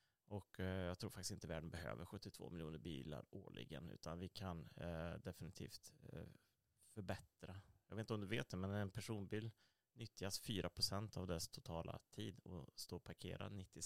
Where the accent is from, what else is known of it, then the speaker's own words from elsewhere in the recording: Trollhättan, Västra Götaland County, Sweden; now in Uddevalla, Sweden; Men, jag är född och vuxen i Trollhättan då.